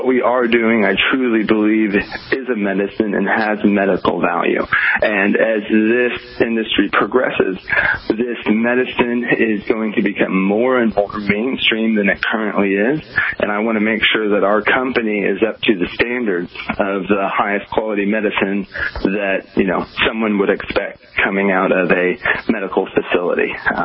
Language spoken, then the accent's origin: English; Oklahoma, United States; coming from the Midwest, where I'm from Oklahoma, I've seen homeless.